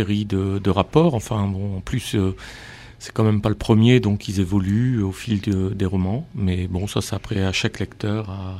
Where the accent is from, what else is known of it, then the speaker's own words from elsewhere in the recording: Lille, Hauts-de-France, France; Oui, je suis né à Lille. J'habite Lambersart, mais et j'enseigne à Lillin. Donc, je connais quand même bien Lille. Quand même, je suis né dans le vieux Lille. Et bon, maintenant, ça fait 56 ans que j'y traîne mes guêtres.